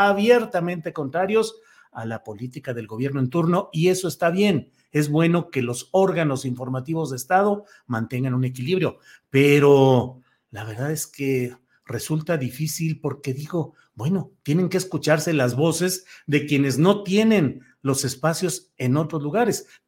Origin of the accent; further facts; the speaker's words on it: Torreón, Coahuila, Mexico; born there; nací en Torreón, Coahuila